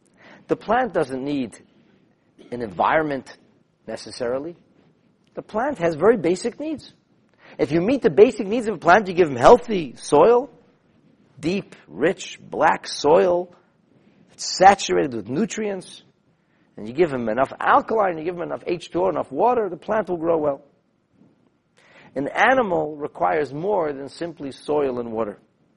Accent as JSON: {"language": "English", "country": "United States", "said": "I'm American, originally. So I learned this as a kid."}